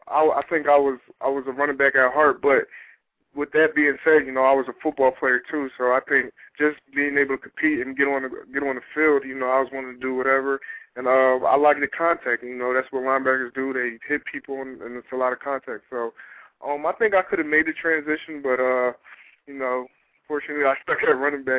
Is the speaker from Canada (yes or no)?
no; New Jersey, United States; it's like, wow, we're all from Jersey.